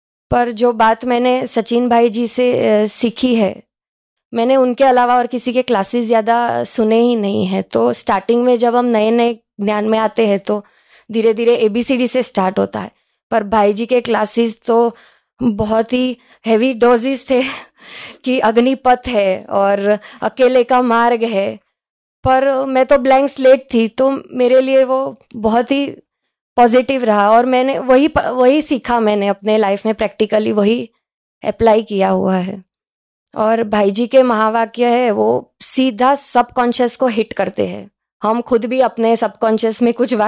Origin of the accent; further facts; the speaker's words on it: Surat, Gujarat, India; और मैं सूरत से हूँ